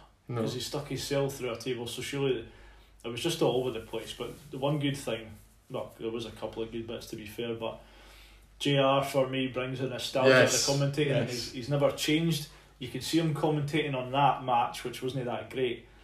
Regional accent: Scotland, United Kingdom; Purely because we're Scottish, he's Scottish, and he happens to support the same football team as Bradley.

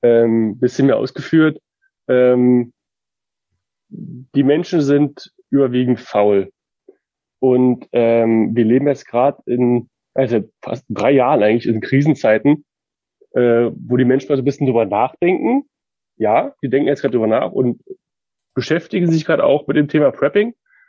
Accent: Berlin, Germany; Ich als Berliner kannte das überhaupt nicht, weil wenn hier mal irgendwie die Spree mal ansteigt, merkst du nichts von.

